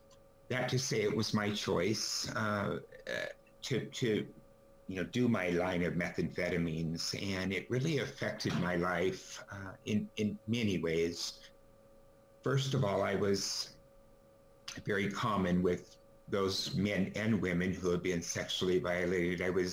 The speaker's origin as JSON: {"language": "English", "town": "Redding", "region": "California", "country": "United States", "said": "Well, I'm from Redding, California. I'm a native of California in the United States."}